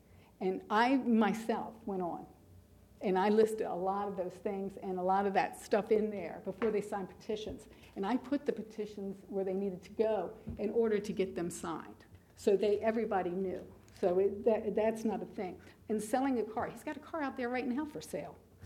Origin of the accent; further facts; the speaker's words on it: Maryland, United States; I'm from Maryland, so we don't have to have stormwater runoffs, but you do.